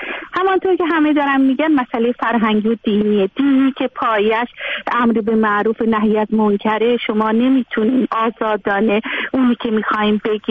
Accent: Iran; moved away as an adult; من الان 40 سال خود ای سالی که خارج از کشور هستم، ولی تا 18-19 سالی که توی شهرستان بزرگ شدم.

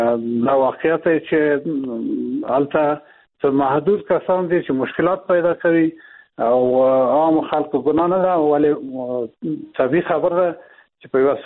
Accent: Afghanistan; موږ د افغانستان خلک یو او د افغانستان نه جزا نه یو

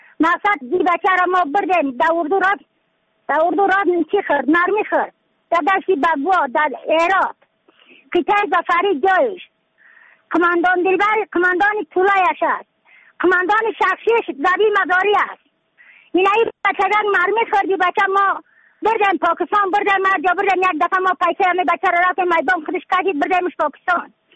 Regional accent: Badakhshan, Afghanistan

